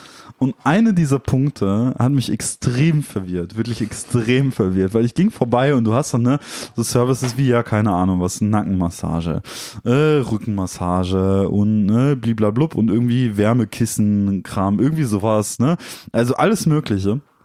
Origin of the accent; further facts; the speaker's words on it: Dortmund, North Rhine-Westphalia, Germany; aber wir kommen halt aus Dortmund, ist manchmal ein bisschen schwierig.